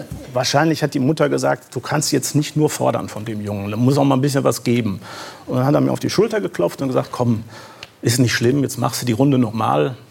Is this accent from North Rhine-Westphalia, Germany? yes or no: yes; Wanne-Eickel, North Rhine-Westphalia, Germany; ich komme aus Wanne-Eickel